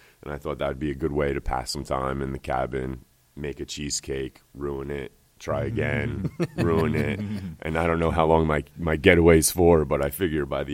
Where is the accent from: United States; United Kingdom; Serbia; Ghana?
United States; Catskill, New York; You know, even though I grew up in Catskill, Hunter Mountain was a short drive away.